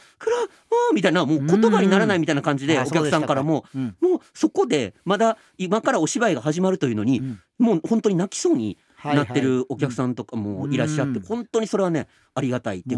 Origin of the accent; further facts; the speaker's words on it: Osaka, Japan; やっぱり地元大阪行きたいですから、